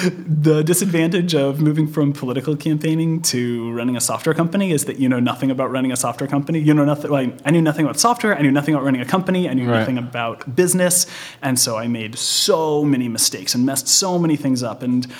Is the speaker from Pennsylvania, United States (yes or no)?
no; Sacramento, California, United States; also born or lived in Los Angeles / Bay Area; now in Portland, United States; I grew up in Sacramento.